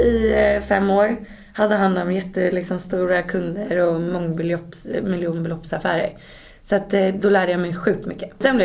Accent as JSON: {"language": "Swedish", "town": "Saltsjöbaden", "region": "Stockholm County", "country": "Sweden", "tie": "born or raised there", "said": "Jag är uppvuxen i Saltis då, som jag sa. Så att jag har gått i samma skola från typ 1:an till 3:e ring."}